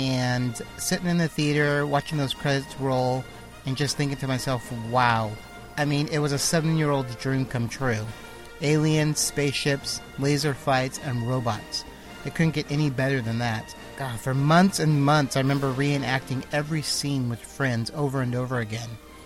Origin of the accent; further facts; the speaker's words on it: California, United States; I'm from California.